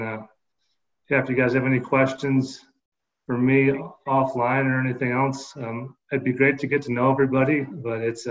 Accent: Moab, Utah, United States; I grew up in Moab and I moved away for a point when I went to college. Got an opportunity to come home. It was always kind of my dream to live in Moab and come back home.

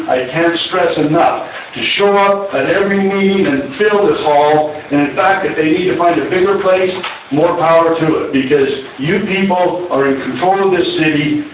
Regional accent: Utah, United States; I was born and raised in Utah, and I spent a lot of time as a kid.

